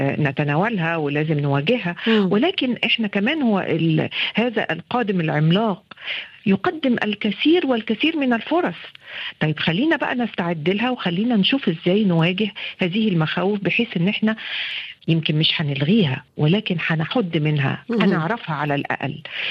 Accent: Egypt; الطبقات والخلفيات الاجتماعية والدينية اللي موجودة عندنا في مصر

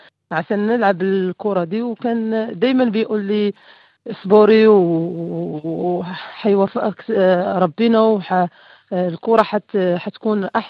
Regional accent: Morocco; في الأحياء في المغرب، في الأحياء نلعبها مع الـ مع الـ مع الشباب

